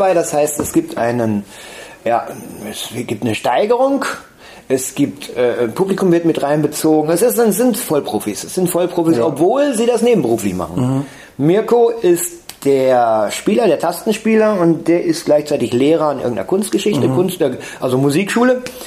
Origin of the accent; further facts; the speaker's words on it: Nachrodt, North Rhine-Westphalia, Germany; und ich komme auch aus Nachod. Das ist im Sauerland, beziehungsweise am Trotz im Sauerland, bei Altena.